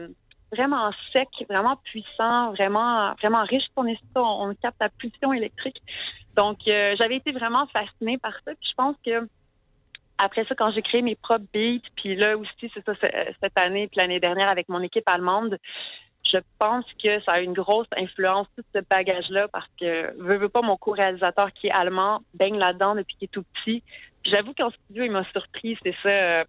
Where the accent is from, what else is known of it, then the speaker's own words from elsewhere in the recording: Canada; je suis une Canadienne française